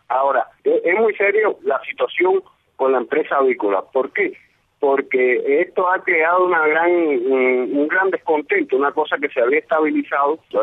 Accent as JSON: {"language": "Spanish", "town": "Tamarindo", "region": "Camagüey", "country": "Cuba", "tie": "born or raised there", "said": "Yo fui criado en el Tamarindo, y muy pegado al Sanjón, donde fue que se firmó el Pacto del Sanjón."}